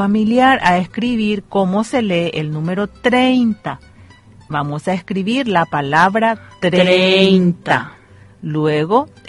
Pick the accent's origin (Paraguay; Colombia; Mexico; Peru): Paraguay; sobre todo porque somos paraguayos, vivimos en esta hermosa tierra con muchas costumbres y tradiciones lindas.